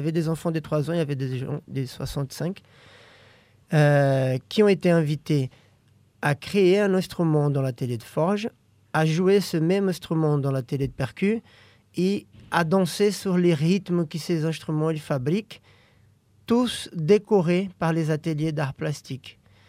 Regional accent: Olinda, Pernambuco, Brazil; French is a second language; Je viens d'Olinda, de la première capitale de la culture au Brésil, berceau de la plus grosse fête populaire à ciel ouvert du monde.

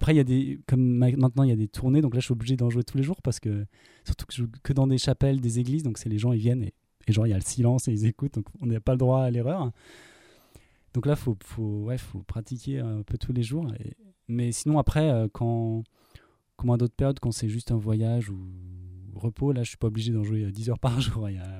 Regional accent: Annecy, Auvergne-Rhône-Alpes, France; Donc, moi, je suis originaire d'Annecy.

